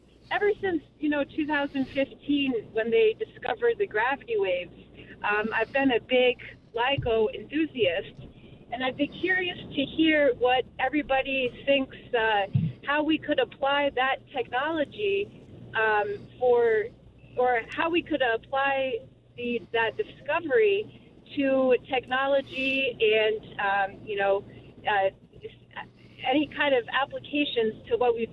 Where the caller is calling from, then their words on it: Bath, Maine, United States; I'm calling from Bath, Maine.